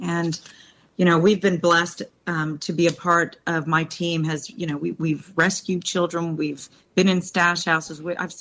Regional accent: Florida, United States; I was born and bred in Florida, but my daddy's from Kentucky

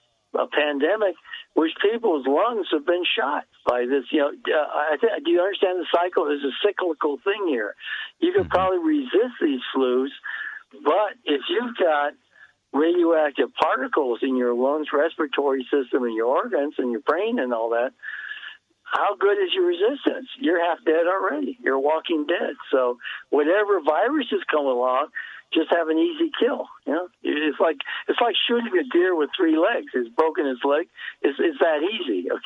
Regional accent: California, United States; It's my home state, and I'm really kind of depressed, but also more disgusted than depressed that people there can be so complacent that they have this idiot as a governor.

